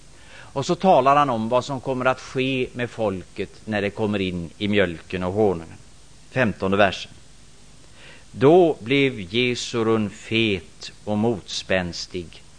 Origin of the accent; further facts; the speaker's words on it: Gothenburg, Västra Götaland County, Sweden; now in Kalix, Sweden; jag vet inte riktigt när det spritter som värst här uppe. Hemma i Göteborg är det maj i alla fall.